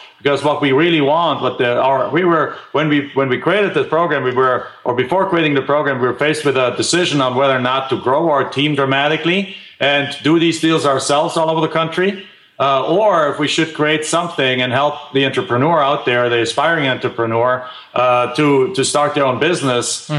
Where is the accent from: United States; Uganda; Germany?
Germany; English is a second language; I'm from Germany. I'm from another country.